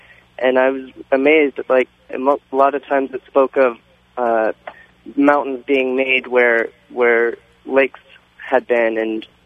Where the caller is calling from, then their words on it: Columbus, Ohio, United States; I'm calling from Columbus, Ohio.